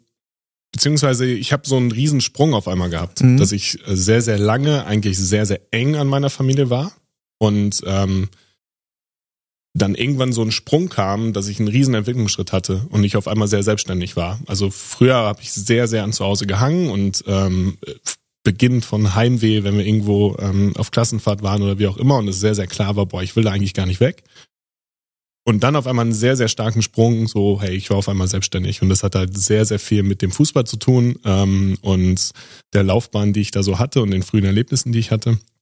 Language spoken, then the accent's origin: German; North Rhine-Westphalia, Germany; Also ich bin ja im Sauerland aufgewachsen, am Ende der Welt, wo alles total ruhig ist, wo du eine sehr kleine Bubble hast.